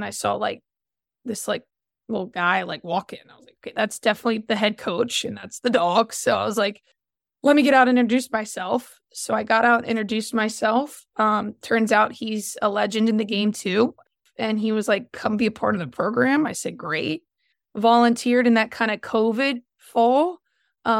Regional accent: Raleigh, North Carolina, United States; I'm from Raleigh, North Carolina.

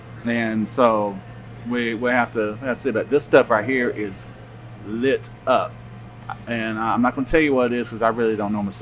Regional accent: the South, United States; now in Iowa, United States; So growing up in the South is so much different than here in Iowa

